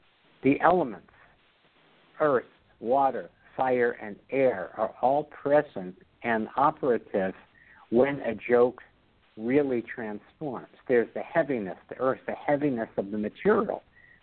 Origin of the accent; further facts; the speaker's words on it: Brooklyn, New York, United States; I speak the King's English because I'm from Kings County.